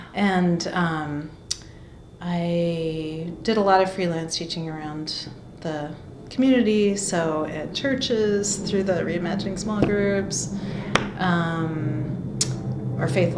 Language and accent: English; Brooklyn, New York, United States; born there; I was born in Brooklyn, New York in 1969.